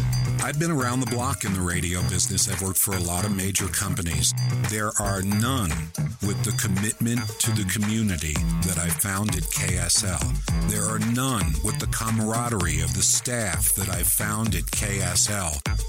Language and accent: English; New Jersey, United States; now in Utah, United States; I'm originally from New Jersey. It's a little different than Utah. Oh, okay. It's a lot different than Utah.